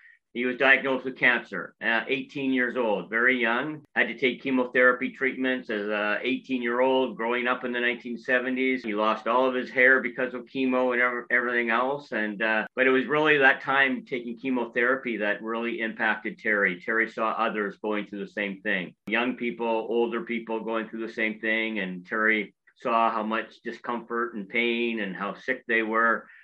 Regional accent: Port Coquitlam, British Columbia, Canada; we grew up in Port Coquitlam in the Vancouver area

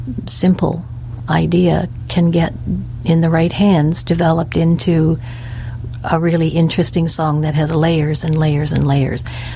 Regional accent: Sackville, New Brunswick, Canada; Well, I grew up in Sackville, so I remember very, very clearly what it was like when the foundry whistles blew

